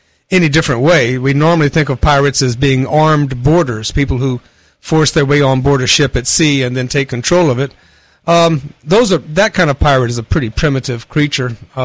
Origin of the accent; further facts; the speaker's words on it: Thibodaux, Louisiana, United States; Well, I grew up in Thibodaux, Louisiana, so that was the beginning of an interesting life, I can assure you.